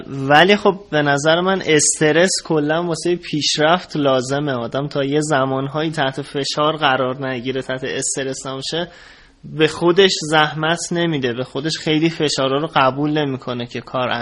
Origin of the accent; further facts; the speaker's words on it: Isfahan, Iran; now in Tehran, Iran; از الان که تهران زندگی میکنم ولی اصالتاً اصفهانی هستم